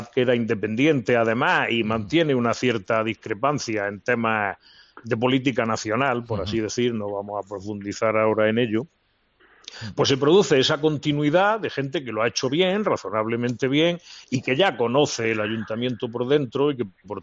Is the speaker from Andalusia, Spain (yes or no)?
yes; Granada, Andalusia, Spain; Yo al menos sí soy granadino.